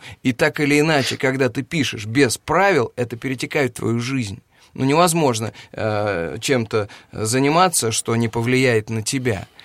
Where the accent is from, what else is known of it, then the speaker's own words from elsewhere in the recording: Penza, Penza Oblast, Russia; вот я из Пензы, из актерской семьи, где читать всегда любили, где всегда читали